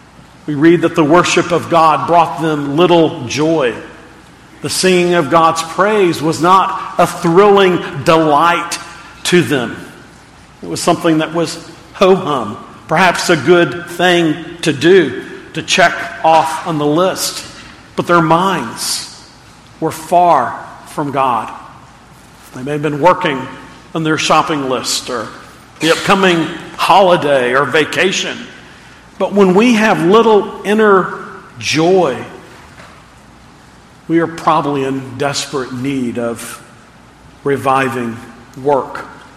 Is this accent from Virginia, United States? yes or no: no; Texas, United States; Recently, I was thinking of a song that I heard as a boy growing up where I grew up in Texas.